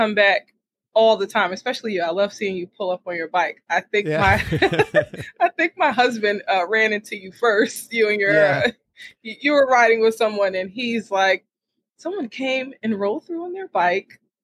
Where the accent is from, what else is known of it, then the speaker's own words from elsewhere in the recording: Roselle, New Jersey, United States; And I grew up in Roselle, New Jersey, very small town.